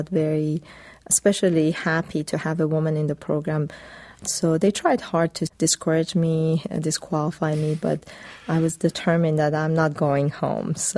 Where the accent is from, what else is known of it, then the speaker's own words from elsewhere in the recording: Iran; I wanted to make sure that I showed that I came from Iran, and I wanted to show the world a different image of Iranians